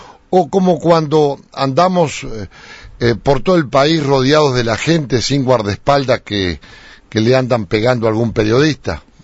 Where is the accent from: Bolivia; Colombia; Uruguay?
Uruguay; accent: interior